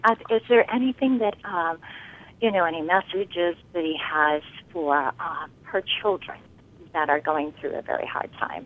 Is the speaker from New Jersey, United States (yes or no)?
no; Poland, Maine, United States; I'm from Poland, Maine.